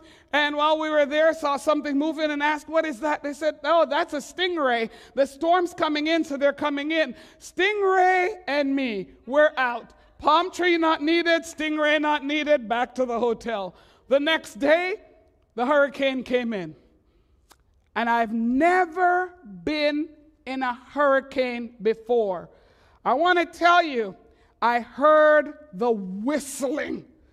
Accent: Montreal, Quebec, Canada; I grew up in Montreal where we laugh at you

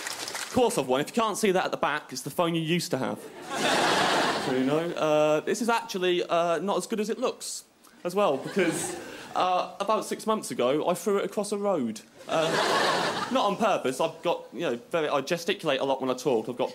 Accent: Kettering, East Midlands, United Kingdom; I'm from Kettering, which is a small town next to the Weetabix factory.

